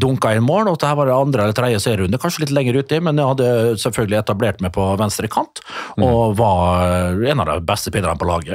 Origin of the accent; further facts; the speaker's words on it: Vestnes, Møre og Romsdal, Norway; fredag skal være hjemme på Vestnes dans på lokalet